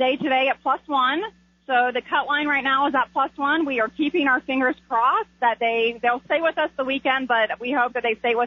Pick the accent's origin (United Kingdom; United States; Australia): United States; Atlanta, Georgia; my best friend from childhood, I grew up in Atlanta